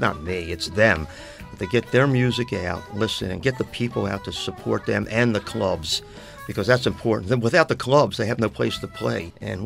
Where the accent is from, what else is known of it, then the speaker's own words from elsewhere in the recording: Baltimore, Maryland, United States; Yeah, my dad had a clothing store in the inner city, And I grew up there, and there was all this neighborhood music